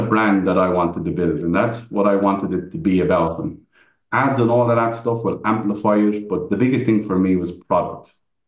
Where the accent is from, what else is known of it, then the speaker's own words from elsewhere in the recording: Ireland; because I'm Irish.